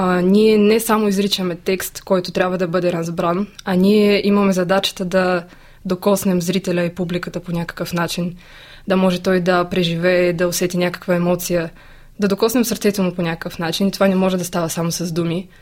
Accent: Russia; Bulgarian is a second language; аз не съм българка, аз съм рускиня и много се притеснявах в началото

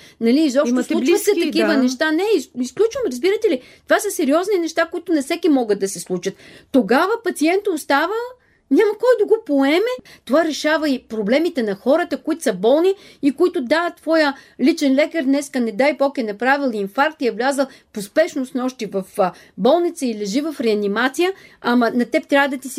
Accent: Petrich, Blagoevgrad Province, Bulgaria; Аз съм от Петрич.

